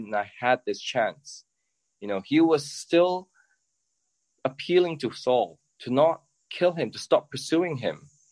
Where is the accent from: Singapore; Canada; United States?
Singapore; So I'm Singaporean. So I had to serve in the military when I was 18.